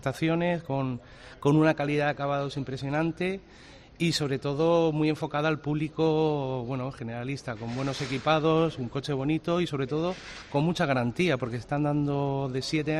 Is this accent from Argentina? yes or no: no; Murcia, Region of Murcia, Spain; es una tradición de los que somos de aquí de Murcia